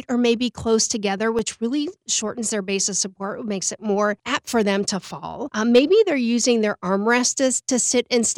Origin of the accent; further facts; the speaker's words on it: Ohio, United States; moved away as an adult; now in Knoxville, United States; I am from Northeastern Ohio, and we were Midwesterners.